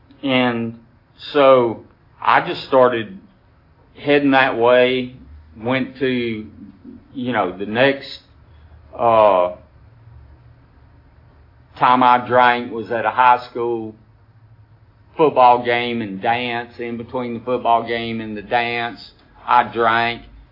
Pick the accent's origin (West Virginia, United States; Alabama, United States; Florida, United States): Alabama, United States; Decatur; They took me to the town next to it, which was just barely a little bit bigger, and that's where I grew up on the Tennessee River in Decatur, Alabama.